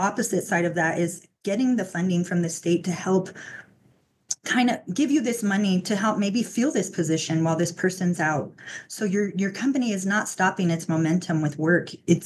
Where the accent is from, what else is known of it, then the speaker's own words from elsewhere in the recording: New Mexico, United States; moved away as an adult; So I grew up in New Mexico, moved away as soon as I turned 18, just wanted to explore, you know, what was out there in the world. So I ended up in Los Angeles